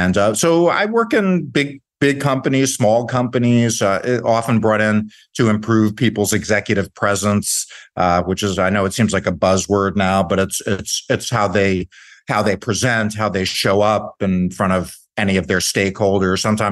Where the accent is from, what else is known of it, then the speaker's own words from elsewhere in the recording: Staten Island, New York, United States; So I am 6 years old and I am setting up a puppet show in the backyard of the house where I grew up on Staten Island.